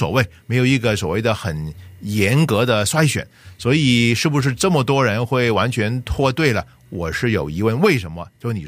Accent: China; 我们中国人都说了，有风水，有巷头

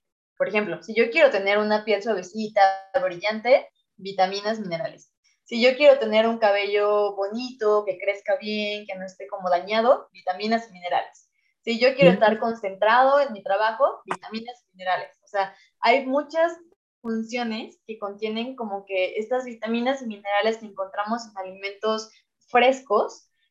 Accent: Mexico; lo que nosotros como mexicanos, como personas hacemos

